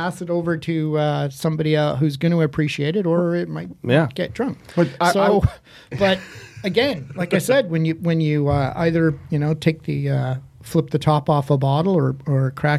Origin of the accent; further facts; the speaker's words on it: Montreal, Quebec, Canada; growing up in Montreal